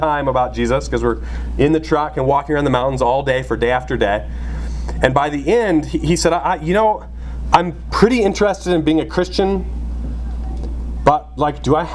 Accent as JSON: {"language": "English", "region": "Colorado", "country": "United States", "tie": "born or raised there", "also_born_or_lived": "California", "said": "I'm mostly from Western Colorado. I grew up in California until I was 13, but from 13 on, I lived in Western Colorado."}